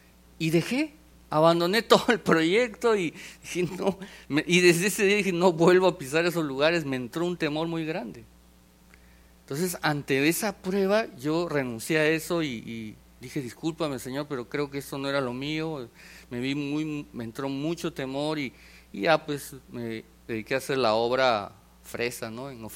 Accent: Peru; yo soy de la idea que si quieren hacer algo en mi país, no lo hagan en la capital.

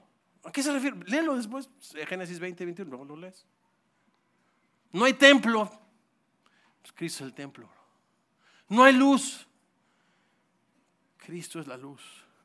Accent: Mexico City, Mexico; also born or lived in Chicago; somos de la Ciudad de México, bien chilangos, y digo, de hueso colorado

